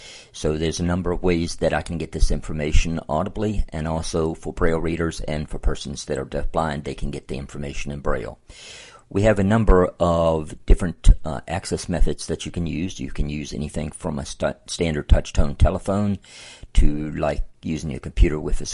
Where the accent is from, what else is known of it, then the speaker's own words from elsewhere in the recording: Virginia, United States; at that time I was living in my home state of Virginia